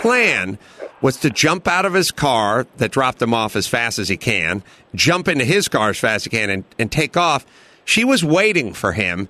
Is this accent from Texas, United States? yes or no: no; North Hollywood, California, United States; I grew up in North Hollywood.